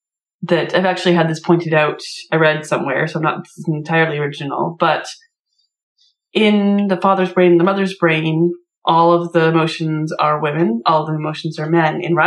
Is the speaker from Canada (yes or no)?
yes; Canada; as a Canadian